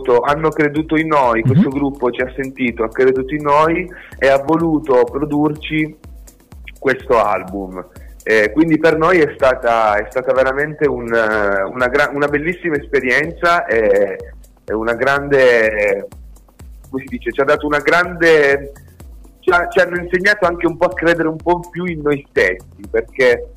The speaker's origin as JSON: {"language": "Italian", "town": "Turin", "region": "Piedmont", "country": "Italy", "said": "Noi siamo tutti di Torino, quindi sì, abbiamo voluto fare un omaggio alla città"}